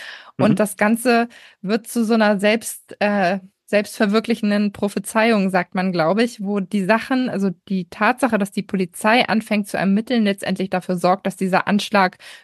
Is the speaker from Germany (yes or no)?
yes; Hamburg, Germany; Also das Grundszenario ist sehr bedrückend, lass es mich so formulieren, als Hamburger nochmal doppelt bedrückend